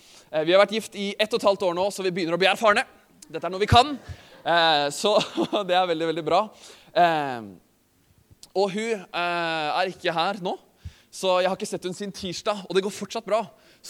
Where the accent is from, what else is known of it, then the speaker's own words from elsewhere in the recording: Øyer, Innlandet, Norway; Jeg er fra Øyer.